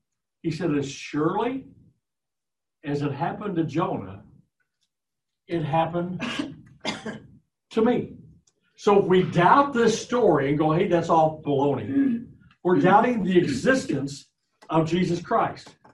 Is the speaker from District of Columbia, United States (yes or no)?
no; Illinois, United States; I'm from Southern Illinois. We used to fish a lot. Believe it or not, I actually fished as a kid.